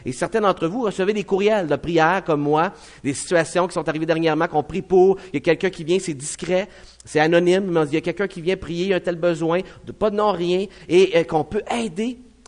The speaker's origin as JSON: {"language": "French", "town": "Chibougamau", "region": "Quebec", "country": "Canada", "tie": "born or raised there", "said": "J'ai grandi à Chibougamau. Et à Chibougamau, j'allais à l'école. Et moi, j'étais minoritaire à l'école anglaise."}